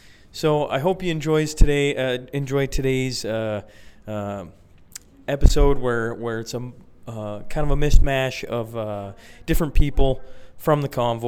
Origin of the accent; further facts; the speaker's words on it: Lloydminster, Alberta, Canada; I'm from Lloydminster.